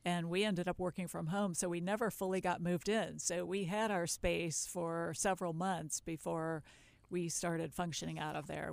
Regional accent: Iowa, United States; I grew up in Iowa.

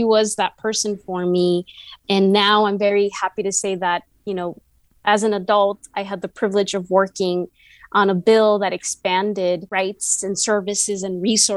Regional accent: California, United States; Those are key components of the educational experience in growing up in California.

